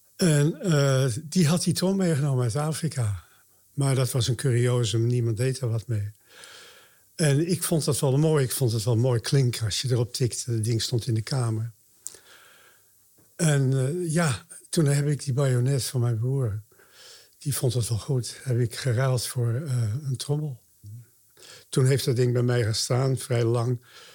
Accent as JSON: {"language": "Dutch", "town": "Hoorn", "region": "North Holland", "country": "Netherlands", "tie": "born or raised there", "also_born_or_lived": "Zaandam", "said": "Ik ben geboren in Zaandam. Maar toen ik 3 jaar was, zijn mijn ouders naar Hoorn gegaan."}